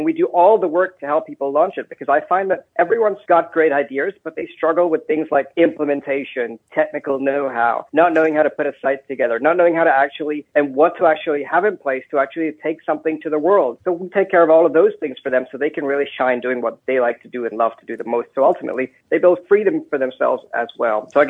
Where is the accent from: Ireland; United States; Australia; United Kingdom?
United Kingdom; born there; But I'm born in the UK.